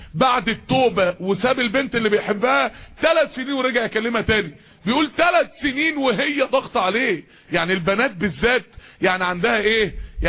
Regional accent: Mansoura, Dakahlia, Egypt; يعني احنا كلنا من المنصورة،

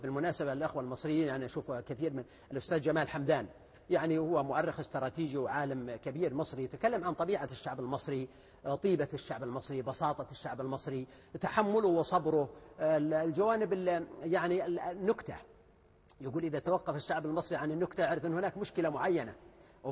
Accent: Saudi Arabia; أنا أقول مثلا نحن كسعوديين فينا كذا وفينا كذا

